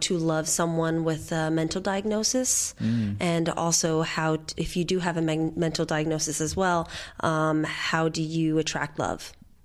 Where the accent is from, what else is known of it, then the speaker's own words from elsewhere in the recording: Catskill, New York, United States; it's not far from Albany, so providing these services to my hometown really makes me feel good.